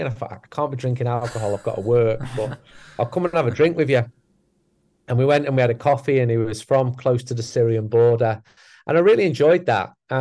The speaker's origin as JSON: {"language": "English", "region": "England", "country": "United Kingdom", "said": "on video call and said, look, I've got an English person here."}